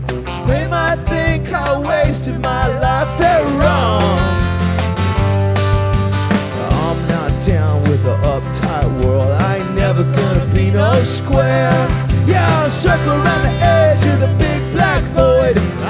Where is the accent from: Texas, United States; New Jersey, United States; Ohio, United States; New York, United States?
Texas, United States; Dallas; And I am yours truly from Dallas, Texas